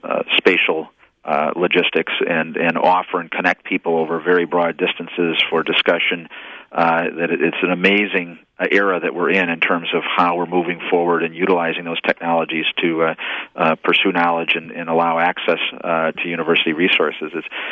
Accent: Marinette, Wisconsin, United States; I'm from Marinette, so I'm very familiar with Oconto.

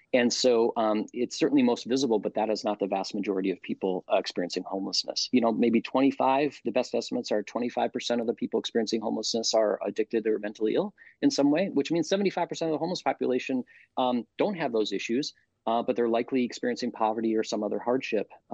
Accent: Midwest, United States; now in Seattle, United States; I'm actually from the Midwest. I moved my family from Minneapolis out to Seattle 6 years ago when I began my work at UW.

